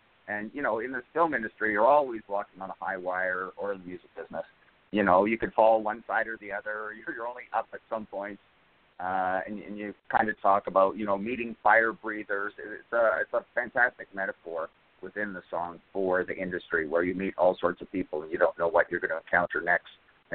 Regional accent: Canada; moved away as an adult; now in Los Angeles, United States; I came from Canada. I came here for the circus. I didn't know anybody.

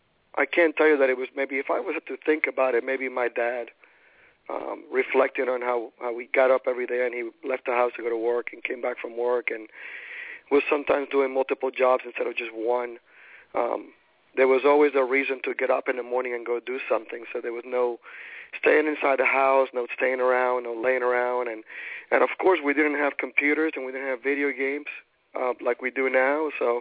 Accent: Puerto Rico; I'm from Puerto Rico. Grew up in Puerto Rico and pretty much self-taught.

